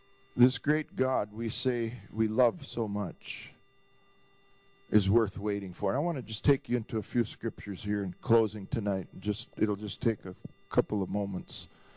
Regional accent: United States; I mean, I'm an American man.

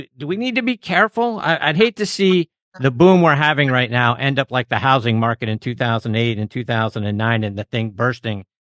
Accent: Pittsburgh, Pennsylvania, United States; With Pittsburgh being my hometown, my roots mean a great deal to me.

